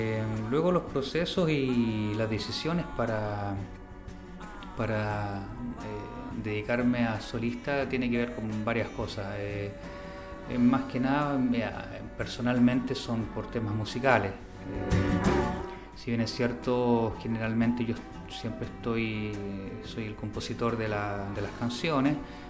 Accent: Chile; moved away; Me vine de Chile con esa idea y acá

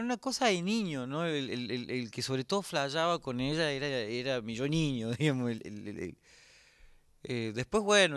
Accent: Córdoba, Argentina; ¿Qué me hace un cantor cordobés?

